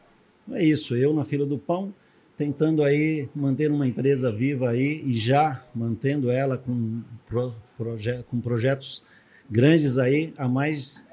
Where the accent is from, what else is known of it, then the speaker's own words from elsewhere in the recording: Jacareí, São Paulo, Brazil; born there; Aliás, eu sou nascido na cidade de Jacareí, no Vale do Paraíba.